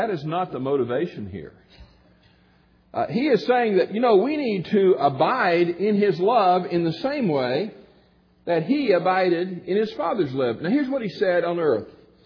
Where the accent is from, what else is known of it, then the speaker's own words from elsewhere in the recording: Gulf Coast, United States; I grew up on the Gulf Coast. And down on the ocean, the Gulf, there are some swampy areas and some treacherous areas.